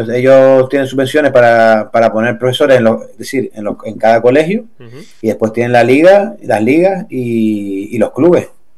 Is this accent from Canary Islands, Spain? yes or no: yes; Canary Islands, Spain; Yo soy canario y yo estaba ahí y yo estaba deseando venir para acá los fines de semana cuando pudiera.